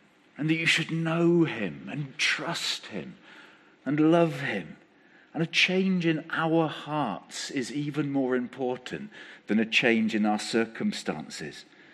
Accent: South West England, United Kingdom; It's okay, I'm from Wiltshire. We haven't mastered the front door yet.

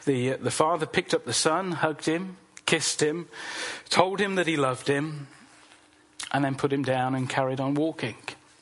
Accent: England, United Kingdom; Certainly not as English people. We don't really do that.

